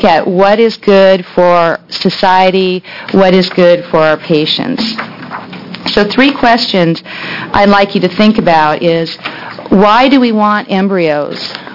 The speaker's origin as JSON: {"language": "English", "town": "Seattle", "region": "Washington", "country": "United States", "said": "I'm here from Seattle, Washington, and definitely west of the Alleghenies."}